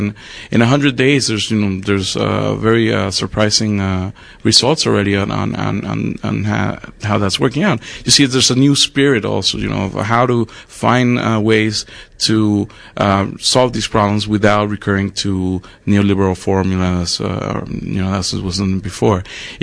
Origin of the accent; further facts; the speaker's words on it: Venezuela; And in Venezuela, most of our electricity comes from hydroelectric power.